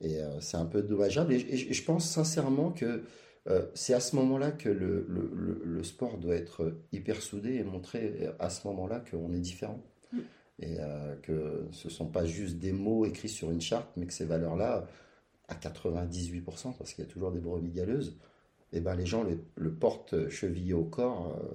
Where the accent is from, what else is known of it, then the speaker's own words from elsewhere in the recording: Paris, Île-de-France, France; Écoute, en tant que Parisien